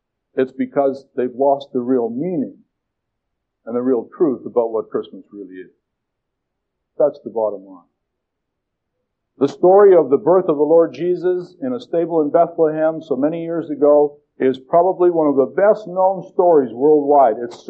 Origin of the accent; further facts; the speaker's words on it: Regina, Saskatchewan, Canada; born there; And I was born in Regina